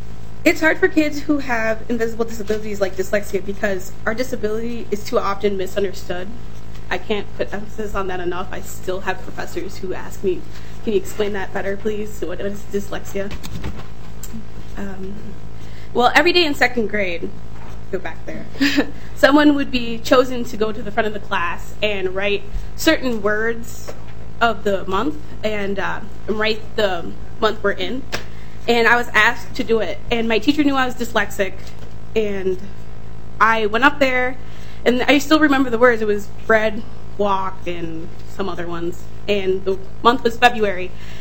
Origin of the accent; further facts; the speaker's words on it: Saint Paul, Minnesota, United States; I'm dyslexic. I was born and raised here in St. Paul, Minnesota.